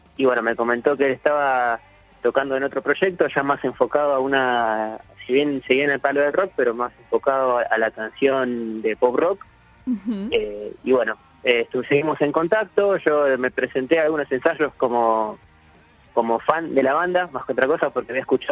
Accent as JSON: {"language": "Spanish", "town": "Ushuaia", "region": "Tierra del Fuego", "country": "Argentina", "tie": "born there", "said": "y bueno, yo que nací allá en Ushuaia, Tierra de Fuego."}